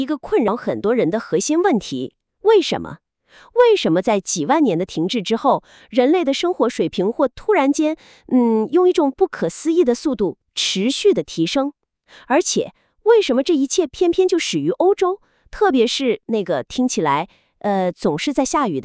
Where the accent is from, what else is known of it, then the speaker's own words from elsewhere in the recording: China; 我们中国人要学习孔孟之道